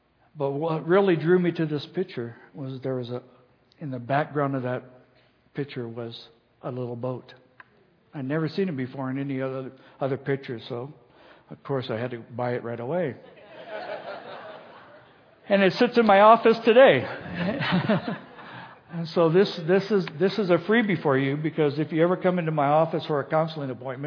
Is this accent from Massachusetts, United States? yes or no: no; California, United States; I grew up in Orange County, and me and my friends, we decided we're going to go down the beach.